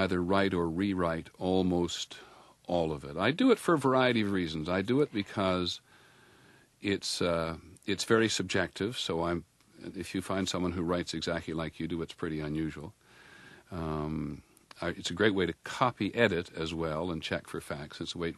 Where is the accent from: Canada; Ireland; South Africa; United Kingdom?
Canada; Toronto, Ontario; now in United States; when I grew up in Toronto, we wanted something exciting to do, we went to Buffalo.